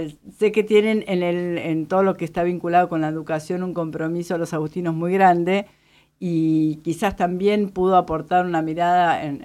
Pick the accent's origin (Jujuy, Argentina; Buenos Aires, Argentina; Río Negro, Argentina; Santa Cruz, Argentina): Buenos Aires, Argentina; como somos los porteños quizás